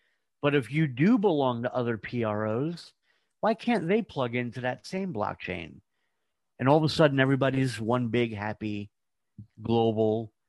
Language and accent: English; New York, United States; Down here in Georgia, forget about it. I'm a New Yorker in Georgia.